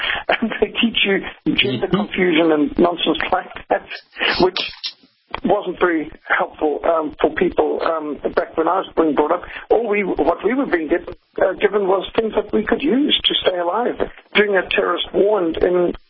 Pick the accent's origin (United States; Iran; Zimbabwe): Zimbabwe; I was brought up in Rhodesia, what today is Zimbabwe, and Rhodesia back in 1960s and 70s was a war-torn country.